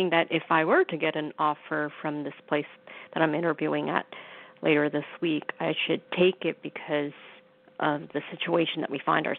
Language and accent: English; New York, United States; I'm from New York